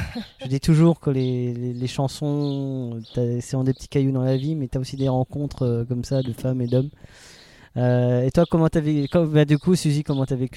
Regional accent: Grand Est, France; parce qu'on est alsacien

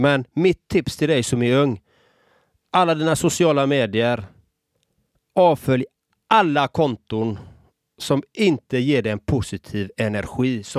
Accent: Gothenburg, Västra Götaland County, Sweden; Själv är jag uppvuxen i en förort i Göteborg.

